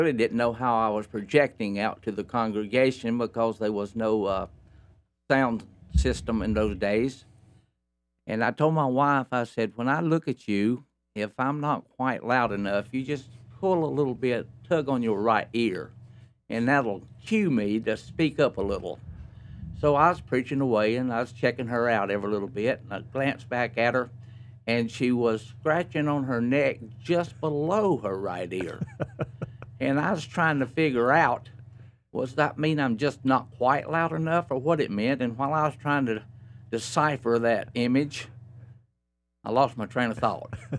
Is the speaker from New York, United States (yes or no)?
no; North Carolina, United States; Well, I was born here in Iredell County and lived here all my life.